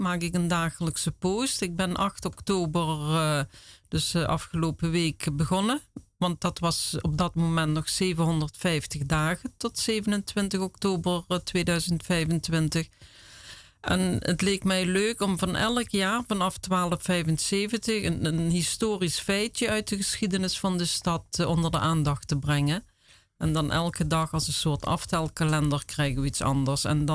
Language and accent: Dutch; Maastricht, Limburg, Netherlands; moved away as an adult; now in Amsterdam, Netherlands; Ik ben een Maastrichtse, maar ik heb wel al vanaf mijn 23ste een geschiedenis met Amsterdam. Toen werd ik verliefd op een Amsterdammer en ben ik hier komen samenwonen.